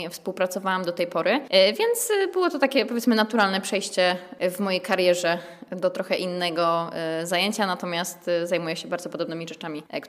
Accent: Kraków, Lesser Poland, Poland; now in Hungary; Ja uwielbiam Węgry, jestem z Krakowa.

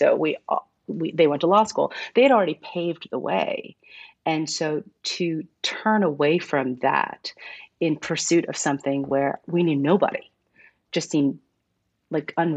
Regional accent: New York, United States; And my sisters, my parents, and I, we all moved to the United States in the 70s. And I grew up in New York, and we public school kids all the way.

